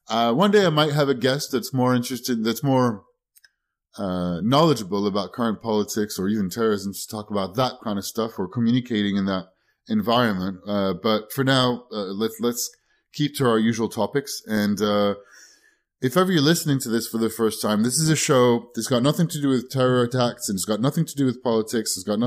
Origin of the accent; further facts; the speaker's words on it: Paris, Île-de-France, France; And I grew up in Paris, and a lot of these attacks happen right next door